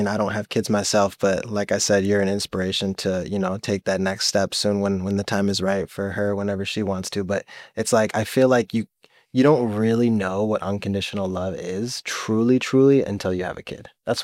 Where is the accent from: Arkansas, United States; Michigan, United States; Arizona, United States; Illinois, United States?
Michigan, United States; Detroit; growing up in Detroit, like I've always loved rap music and hip hop music